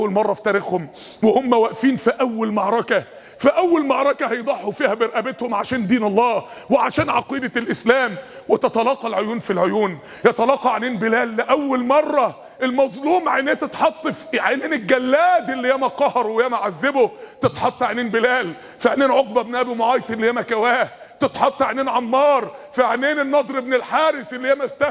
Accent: Mansoura, Dakahlia, Egypt; وانا في ثانوي كان ما فيش كمبيوتر اصلا، ما اعرفش ان في كمبيوتر عندنا في المنصورة اصلا

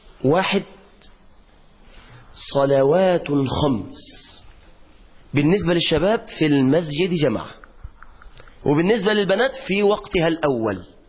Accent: Mansoura, Dakahlia, Egypt; كنت نزلت عندنا في المنصورة نبحث أسر مع الشباب

